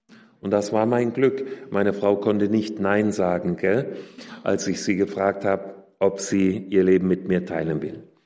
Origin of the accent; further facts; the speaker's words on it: Hesse, Germany; Ich komme aus dem Landkreis Fulda aus Hessen.